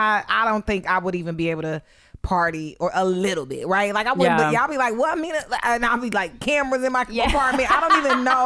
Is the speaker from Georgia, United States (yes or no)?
yes; Atlanta, Georgia, United States; now in New York, United States; I was raised in Atlanta, right? Completely different childhood. I'm in New York raising my son.